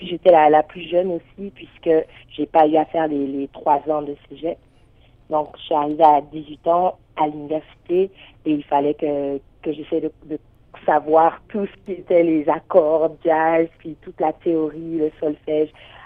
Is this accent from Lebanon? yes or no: no; Guadeloupe; Donc, du coup, j'ai grandi en Guadeloupe, donc j'ai été baignée dans l'environnement là